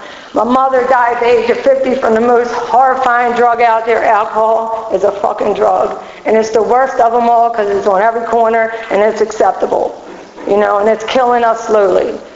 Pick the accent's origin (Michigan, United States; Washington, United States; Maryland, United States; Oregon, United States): Maryland, United States; Baltimore; But anyway, I grew up in Southwest Baltimore.